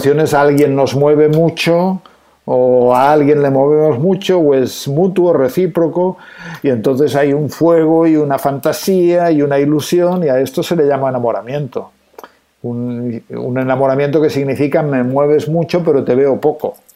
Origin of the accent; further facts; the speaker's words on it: Catalonia, Spain; me invitaron a un programa de televisión aquí en mi tierra, en Cataluña